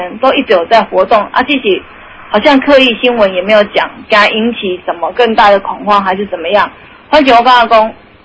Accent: Neihu, Taipei, Taiwan; 我小时候住在内湖那一区啊，我展亚工一平其实一点东西属于沼泽区，或者是有些都是农田，那土都是很软的。

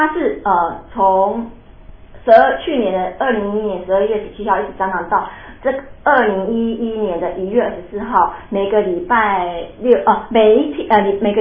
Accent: Taiwan; 所以我们台湾人不知道

